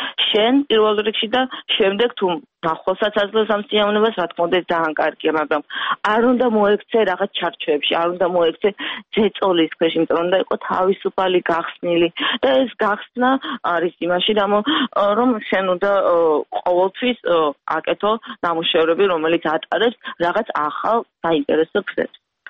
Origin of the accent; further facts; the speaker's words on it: Gagra, Abkhazia, Georgia; born there; ხშირად როცა მეკითხებიან საიდან ვარ, თქვა ევროპაში, აღნიშნავ, რომ დავიბადე გაგრაში, აფხაზეთში.